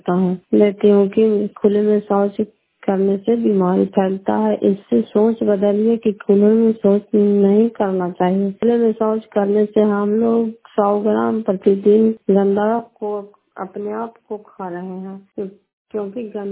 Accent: Bihar, India; घर का देखू पंचायत मकसौता जिला नालंदा के निवासी हूँ

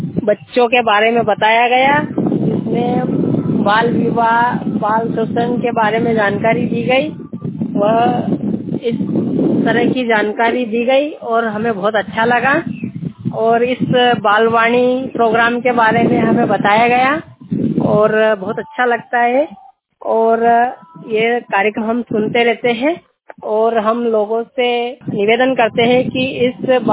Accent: Gogia, India; और मैं ग्राम गोगिया से

